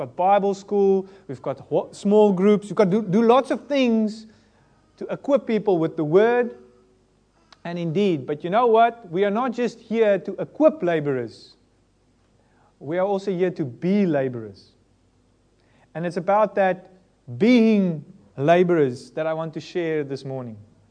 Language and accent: English; South Africa; moved away as an adult; now in United Kingdom; As a church, so far we are not a homegrown British church. We come from South Africa. I and my wife, we came over here.